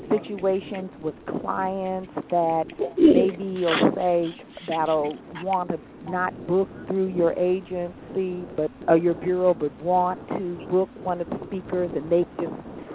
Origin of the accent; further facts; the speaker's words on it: Portland, Oregon, United States; from Portland, Oregon.